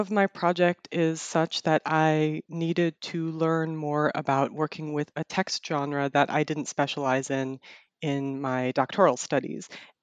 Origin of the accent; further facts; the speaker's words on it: United States; So my main challenge was that I was based in the United States. That's my home country.